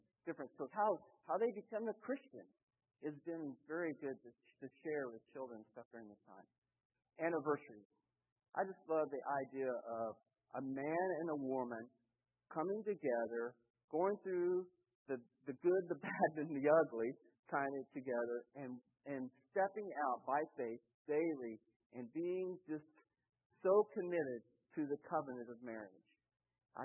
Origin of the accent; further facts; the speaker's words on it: Oklahoma, United States; Now I'm American. I'm from Oklahoma. And so, you know, I love a lot of the American traditions too.